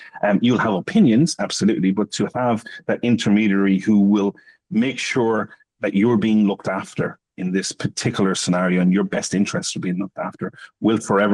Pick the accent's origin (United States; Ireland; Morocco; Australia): Ireland; We're actually both from Ireland.